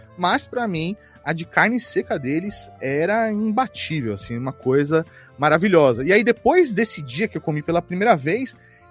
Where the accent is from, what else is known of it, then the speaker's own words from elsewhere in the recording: São Caetano do Sul, São Paulo, Brazil; now in São Paulo, Brazil; Isso aí, eu sou nascido e criado no ABC Paulista.